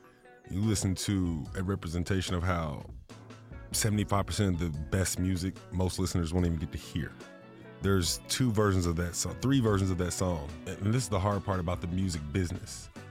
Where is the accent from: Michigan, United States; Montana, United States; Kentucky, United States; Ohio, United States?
Ohio, United States; Columbus; I grew up in Columbus, Ohio. It's the same place where Ohio State's campus is. And I grew up in the hood.